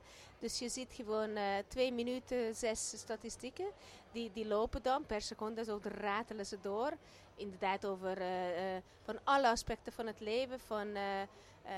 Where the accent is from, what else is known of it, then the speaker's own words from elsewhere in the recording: Budapest, Hungary; Kijk, dat was toen Oostblok waar ik vandaan kwam. Ik kom uit Budapest.